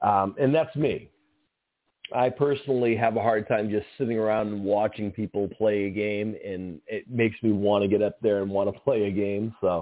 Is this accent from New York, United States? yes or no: no; Boston, Massachusetts, United States; I'm American as American can be. I'm from Boston, and I understand every political thing.